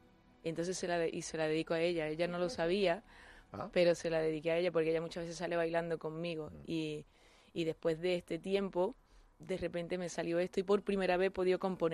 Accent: Córdoba, Andalusia, Spain; de dónde es mi familia, de Córdoba, o sea, yo nací en Córdoba y Córdoba está llena de arte por todos lados

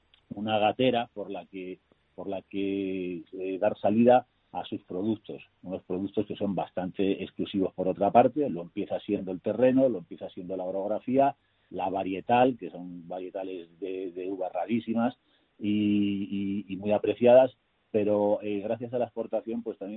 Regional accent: Castile and León, Spain; born there; now in Madrid, Spain; yo tengo dos suertes. Una, que nací en un parque natural, y otra, que vivo en otro parque natural, ¿no? Nací en el Parque Natural de la Sierra de Francia y vivo en el Parque Natural de la Sierra de Guadarrama, en Madrid.

